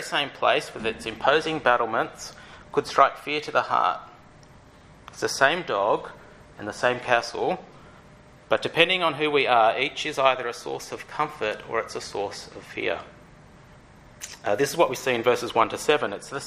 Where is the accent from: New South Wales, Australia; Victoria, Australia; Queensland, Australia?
Queensland, Australia; accent: Queensland; I guess my pronunciation's giving me away as a Queenslander.